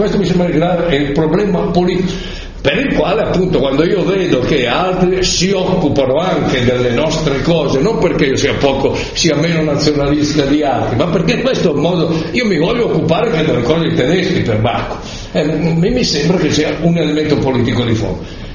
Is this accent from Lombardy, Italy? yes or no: yes; Sesto San Giovanni, Lombardy, Italy; io sono di Sesto San Giovanni, ecco.